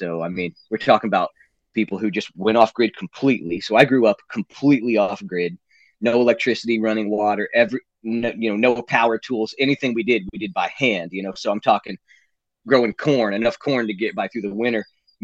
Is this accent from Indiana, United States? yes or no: yes; Indiana, United States; But I grew up in Indiana.